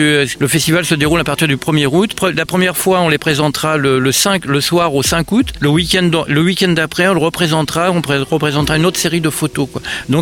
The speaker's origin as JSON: {"language": "French", "region": "Normandy", "country": "France", "said": "Alors moi, je suis normand."}